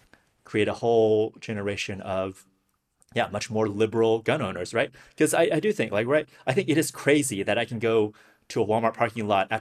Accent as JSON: {"language": "English", "country": "China", "tie": "born or raised there", "said": "I think one little point I want to add from growing up in China, like the people were so terrified."}